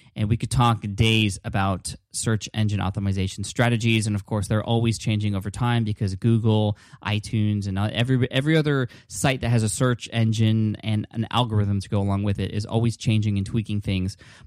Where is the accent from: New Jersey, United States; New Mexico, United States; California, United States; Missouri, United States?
California, United States; San Diego; That's where I'm from. I'm from San Diego.